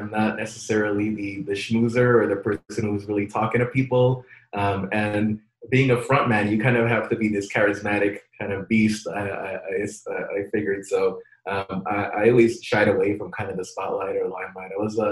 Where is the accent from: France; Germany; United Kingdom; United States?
United States; Queens, New York; also born or lived in Long Island; this was like when I moved from Queens, just kind of more of the urban area of New York to Long Island, which is more suburban.